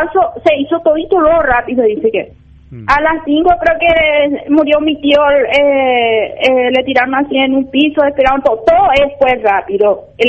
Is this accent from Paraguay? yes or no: yes; Puerto Casado, Alto Paraguay, Paraguay; moved away; Yo salí de Puerto Casado porque no había ni trabajo. Ellos cuando no había ni trabajo, tuve que dejar mi pueblo para poder venir hacia acá para una vida mejor.